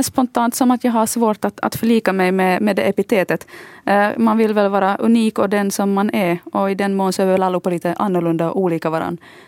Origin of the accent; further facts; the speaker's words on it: Larsmo, Ostrobothnia, Finland; under min uppväxt i Larsmo så var ju det en icke-fråga. Min sexualitet hade inte någon relevans. Men å andra sidan så tillhörde jag en annan slags minoritet. Jag var så att säga den enda på min klass som inte var lästadian.